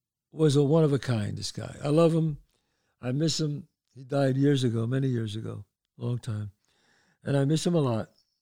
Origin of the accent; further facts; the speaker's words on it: Bronx, New York, United States; Stories from my past growing up in the Bronx.